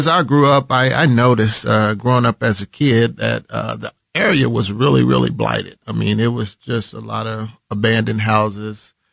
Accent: Kansas City, Missouri, United States; Yeah, I was born and raised, been living on, 40th and Wayne all my life.

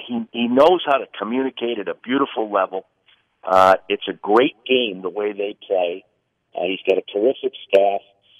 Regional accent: Massachusetts, United States; Well, you see, I'm from Massachusetts, Dame, so we have

